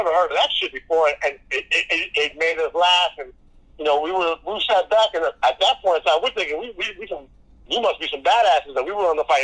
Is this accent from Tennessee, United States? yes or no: no; Chicago, Illinois, United States; moved away; You know, we came from Chicago, so we, you know, my mom wanted to get away from that gang shit.